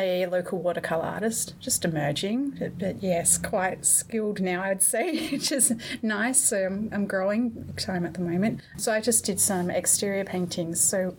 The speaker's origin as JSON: {"language": "English", "town": "Gawler", "region": "South Australia", "country": "Australia", "tie": "born or raised there", "said": "But no, I grew up in Gawler"}